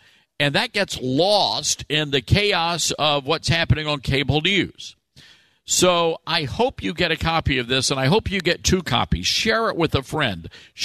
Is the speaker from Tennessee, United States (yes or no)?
yes; Tennessee, United States; Michelle is from North Carolina. I'm from Tennessee.